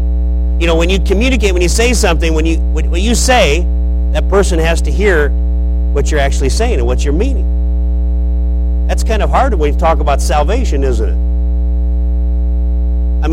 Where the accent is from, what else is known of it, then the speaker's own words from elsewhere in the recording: Nebraska, United States; You folks are in the Bible Belt. I'm from Nebraska. We're not in the Bible Belt.